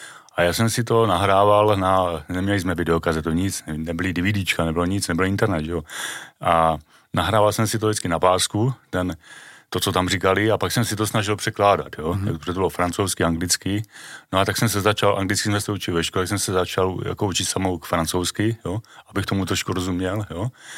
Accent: Olomouc, Olomouc Region, Czechia; also born or lived in Dluhonice; A my jsme bydleli 18 let potom v paneláku v Olomouci. Chodil jsem na čajkárnu, na základní školu Čajkovského v Olomouci na Nové ulici. A potom jsem chodil na Gimpl, na Hejčín.

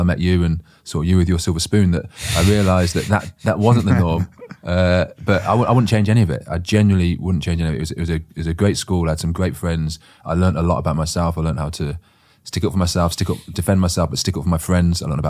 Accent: Coventry, West Midlands, United Kingdom; but growing up in Coventry, I had some amazing, loyal friends

